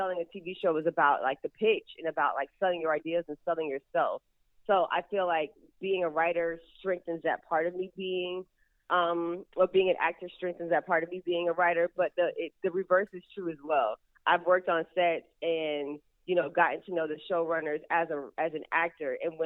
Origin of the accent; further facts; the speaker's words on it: the South, United States; I want her to know that I write, that I'm from the South